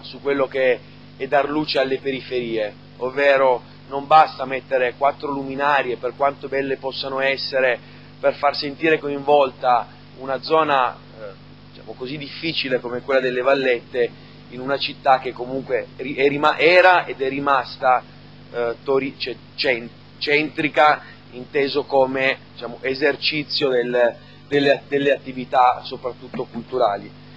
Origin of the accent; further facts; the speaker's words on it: Turin, Piedmont, Italy; forse perché vengo da Barriera di Milano